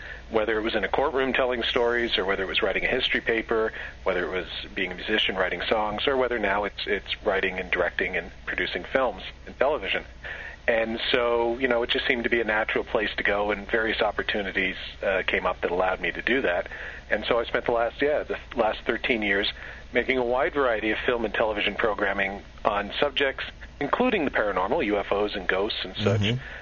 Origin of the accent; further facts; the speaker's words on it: Canada; as a Canadian, I've played basketball, baseball, and football, but I'd never played hockey.